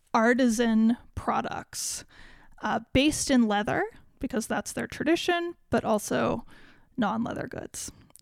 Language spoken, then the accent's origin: English; United States; But I, as an American, am used to the US being like number one market for most companies.